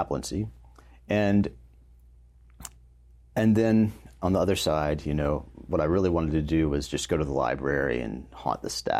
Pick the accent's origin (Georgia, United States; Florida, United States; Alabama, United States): Alabama, United States; I'm from Alabama, Methodist my whole life. I don't even know if I had a Catholic friend up to this point in my life.